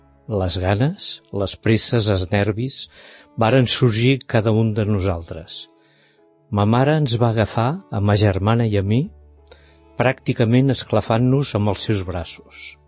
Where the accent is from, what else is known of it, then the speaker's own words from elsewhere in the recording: Badia del Vallès, Catalonia, Spain; sóc de Badia del Vallès